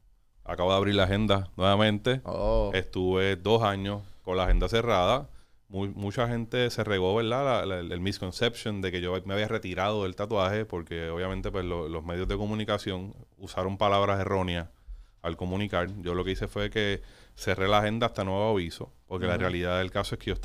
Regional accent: Puerto Rico; So, mano, ya yo soy un boricua, bien apasionado con mi gente

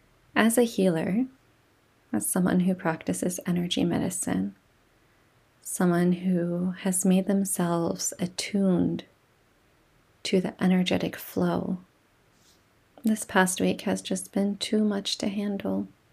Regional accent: United States; As some of you may know, I'm Palestinian American, and history is unfolding.

